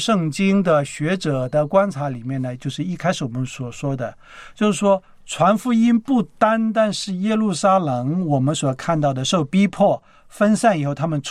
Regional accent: China; 我们中国人信了耶稣，我们还是自己的中国人

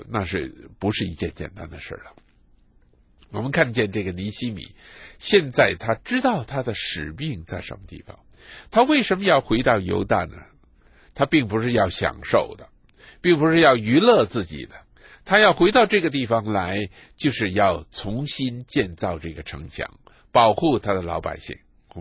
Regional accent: China; 我们中国人很喜欢买田地啊

